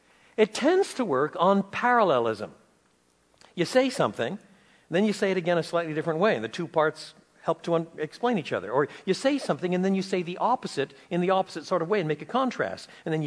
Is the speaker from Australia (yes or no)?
no; Quebec, Canada; When I was a boy, growing up in French Canada, I lived on the banks of La Rivière Saint-François, the St. Francis River, the dirtiest river in French Canada.